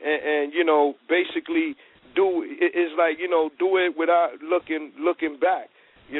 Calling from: New York, United States; New York.

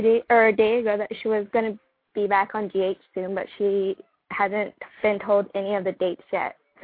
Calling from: Virginia, United States; I'm from Virginia.

